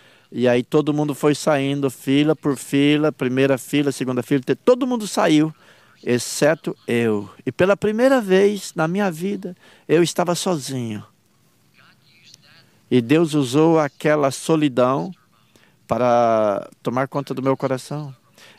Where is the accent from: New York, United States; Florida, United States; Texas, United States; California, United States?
Florida, United States; Tallahassee; also born or lived in Jacksonville; Eu nasci aqui em Jacksonville. E muito novinho, mudei para Tallahassee. E lá eu vivi, fui para high school.